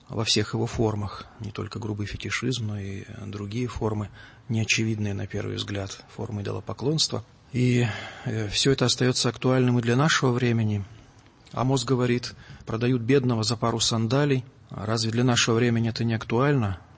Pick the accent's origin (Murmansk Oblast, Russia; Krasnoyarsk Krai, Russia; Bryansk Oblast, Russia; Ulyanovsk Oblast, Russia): Krasnoyarsk Krai, Russia; Lesosibirsk; Ну, я вырос в Сибири, да, в Сибири вырос. Окончил школу в молодом советском городе Лесосибирск, городе лесопильщиков и деревообработчиков.